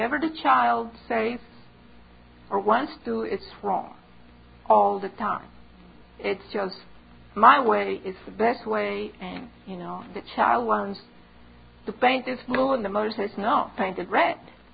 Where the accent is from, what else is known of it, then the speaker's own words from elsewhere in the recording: Cuba; In the small town where I grew up in Cuba, I was living with my grandmother for a while, and it was a small town